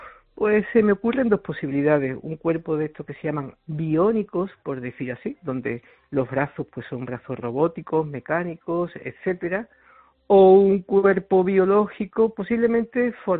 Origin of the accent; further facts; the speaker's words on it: Seville, Andalusia, Spain; born there; sí, nací en Sevilla, sí.